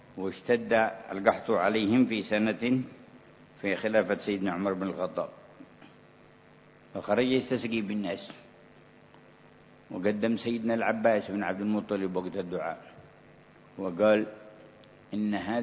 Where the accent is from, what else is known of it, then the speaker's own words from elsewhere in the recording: Yemen; كان كثير من المواطن عندنا في اليمن وغير اليمن